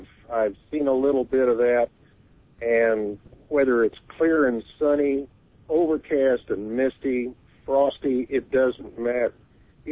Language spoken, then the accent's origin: English; Nashville, Tennessee, United States; And I'm sad to say my hometown, Nashville, has not done that.